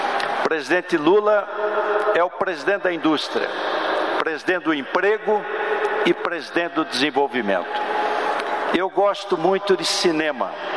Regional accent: Pindamonhangaba, São Paulo, Brazil; encontrei aqui alguns trabalhadores que moraram na minha cidade natal, Pindamonhangaba

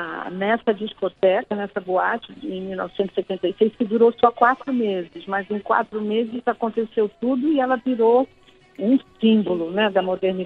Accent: São Paulo, Brazil; now in Rio de Janeiro, Brazil; Olha, na realidade, eu sou de São Paulo, né? Eu nem morava aqui no Rio

